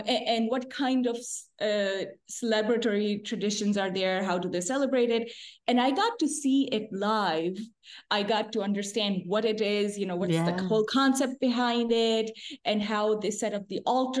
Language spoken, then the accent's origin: English; Pakistan; moved away as an adult; also born or lived in California / Ann Arbor / New York City; now in United States; As a very little child, I lived in California. I was born in California as well. But most of my schooling took place in Pakistan because my parents are from there and they moved back.